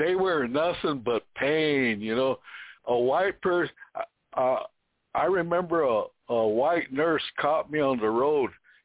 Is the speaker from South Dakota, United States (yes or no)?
yes; Rosebud, South Dakota, United States; We grew up down there in Rosebud.